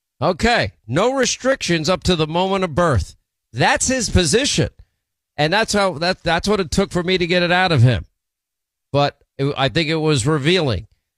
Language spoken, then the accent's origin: English; Florida, United States; the Supreme Court decision in the state of Florida, my home state